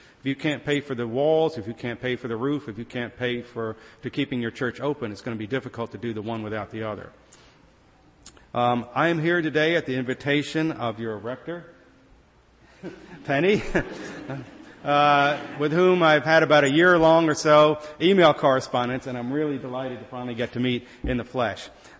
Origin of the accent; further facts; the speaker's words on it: Fredericksburg, Virginia, United States; now in Sudan; My home parish, I am from Fredericksburg, and my home parish is St. George's down in Fredericksburg.